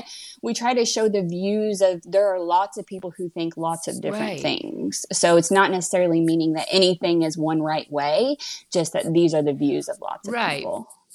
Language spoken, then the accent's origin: English; Indiana, United States; it's kind of funny because we're from Indiana, but we never traveled up to Michigan.